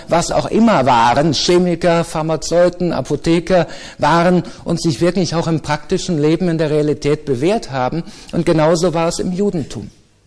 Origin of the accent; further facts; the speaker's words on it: Düsseldorf, North Rhine-Westphalia, Germany; Ich bin ja selber Düsseldorfer